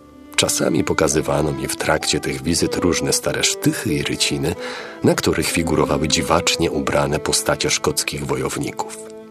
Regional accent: Lithuania; do tego najbardziej zapadłego zakątka Litwy, gdzie się urodziłem i wychowałem

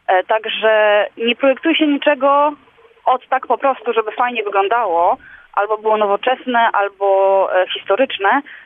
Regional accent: Szczecin, West Pomeranian Voivodeship, Poland; now in Berlin, Germany; ja jestem ze Szczecina i mieszkam w Berlinie.

